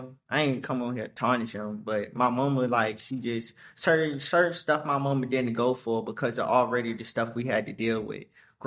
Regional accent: Richmond, Virginia, United States; I grew up in Richmond, Virginia, to be exact, the 804, the rich, whatever y'all call us. Yeah, yeah. That's where I'm from.

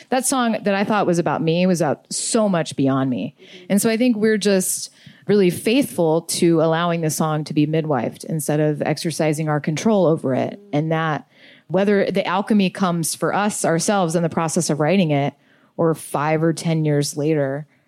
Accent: Texas, United States; especially now with what women in Texas are faced with in my home state of Texas.

